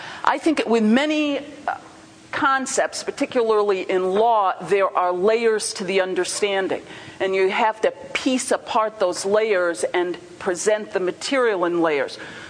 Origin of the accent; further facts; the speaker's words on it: Rochester, New York, United States; I'm from Rochester, New York. I teach in the law field.